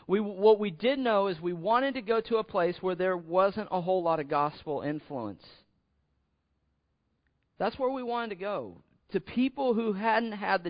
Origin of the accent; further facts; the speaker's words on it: Missouri, United States; and I'm from Missouri, and I was like, well, I just couldn't get Missouri out of my heart.